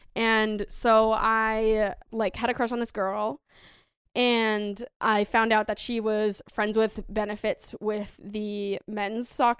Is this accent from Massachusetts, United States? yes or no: yes; Massachusetts, United States; I'm from Massachusetts, big Sox fan.